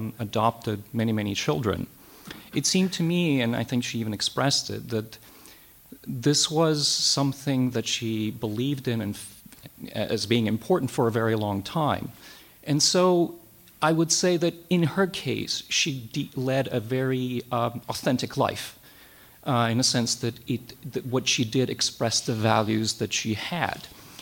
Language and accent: English; Berkeley, California, United States; I'm from Berkeley.